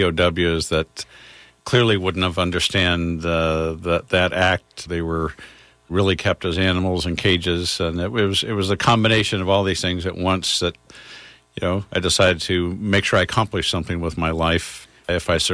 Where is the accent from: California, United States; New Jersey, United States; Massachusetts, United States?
California, United States; Unbeknownst to the naive world I grew up in California, the war was expanding in Vietnam